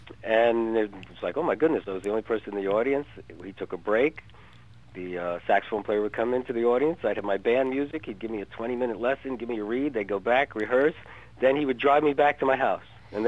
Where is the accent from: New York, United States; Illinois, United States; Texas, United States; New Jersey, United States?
New Jersey, United States; North Bergen; I grew up in and was born in Jersey City, New Jersey. Always that was close to the Holland Tunnel.